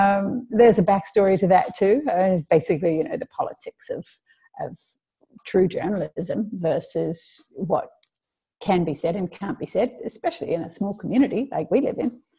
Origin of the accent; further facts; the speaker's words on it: Australia; also born or lived in Bermuda; So I'm half Aussie and half Bermudian. So I spent half my life in Australia, did most of my schooling there, simply because of life circumstances. You know, my mum left Bermuda when I was young, and I went with her